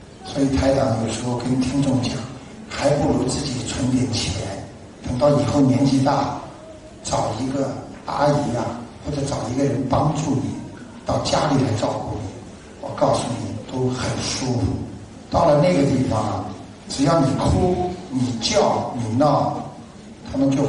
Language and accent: Chinese; China; now in Australia; 我们中国人很好，孝顺父母，